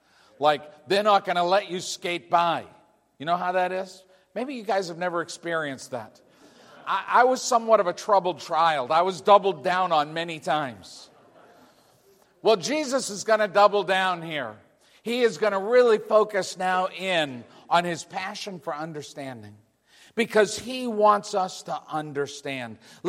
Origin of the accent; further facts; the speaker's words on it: New England, United States; I grew up in New England. I'm a New England kid.